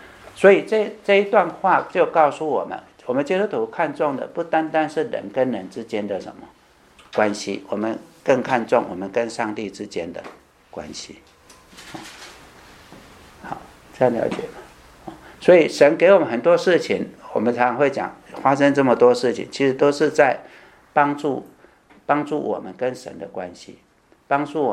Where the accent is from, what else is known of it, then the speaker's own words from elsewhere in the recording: Guangdong, China; 像我们广东人，你给我蛇我就很开心了